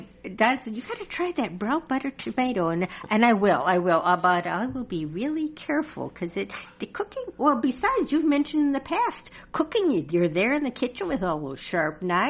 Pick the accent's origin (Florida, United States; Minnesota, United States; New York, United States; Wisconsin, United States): Wisconsin, United States; Now, see, that's something I had to learn about because I grew up in Wisconsin.